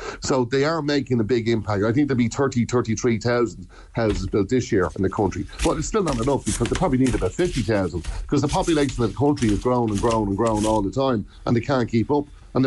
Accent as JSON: {"language": "English", "town": "Drogheda", "region": "Leinster", "country": "Ireland", "tie": "born or raised there", "said": "My hometown here, there's people who've been on the waiting list for 13, 14 years rather getting apartments and houses, because there's about thousands of houses being built here in Drogheda."}